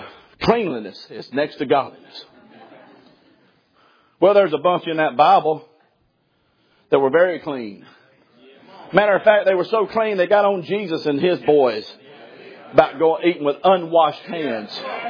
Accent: Alabama, United States; now in Tennessee, United States; I'm from Alabama, brother. It sinks down there, and I'm in Tennessee preaching, and it sinks up there.

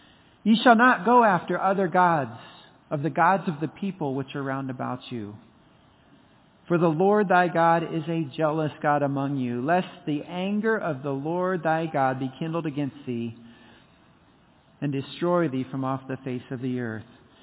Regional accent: Indiana, United States; And, you know, I grew up in Indiana. It was the Indy 500.

